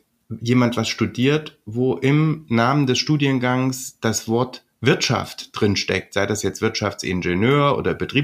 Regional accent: Germany; Bezahlen wir als Deutsche, wenn man das so sagen kann, bezahlen wir jetzt eigentlich viel oder wenig Steuern?

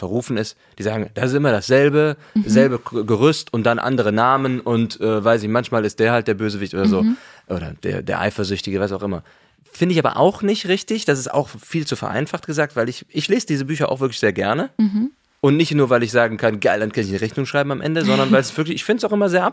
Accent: Cologne, North Rhine-Westphalia, Germany; Ich bin ja auch Kölner

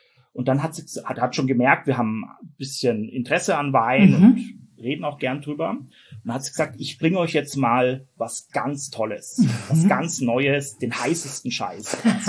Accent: Escherndorf, Bavaria, Germany; Also ich stamme aus Unterfranken. Das ist eine Weinanbauregion. und bin auch Winzersohn tatsächlich. Also ich stamme aus einer Winzerfamilie, aus einem ganz kleinen Ort an der Mainschleife. Mhm. Escherndorf heißt

